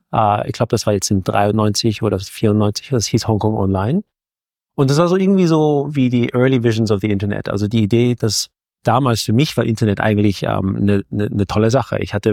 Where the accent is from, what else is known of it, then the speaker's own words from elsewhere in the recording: Austria; Und ich bin in Österreich aufgewachsen und ich war da so irgendwie, obwohl ich Deutsch spreche, trotzdem irgendwie anders.